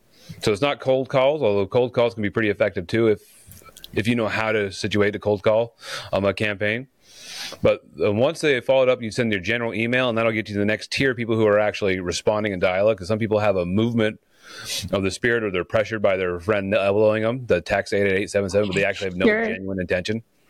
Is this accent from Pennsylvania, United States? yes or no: no; Idaho, United States; It's helpful for me that I'm actually from Idaho originally.